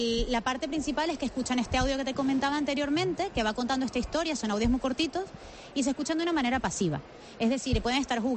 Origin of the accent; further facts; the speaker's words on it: Venezuela; also born or lived in Barcelona; now in Spain; yo no soy español, yo vengo de Venezuela, y hace 11 años me vine a vivir a España, vivía en Barcelona